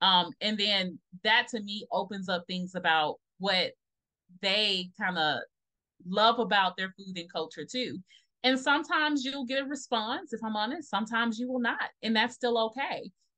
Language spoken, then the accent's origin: English; Memphis, Tennessee, United States; me growing up from the South in Memphis, Tennesse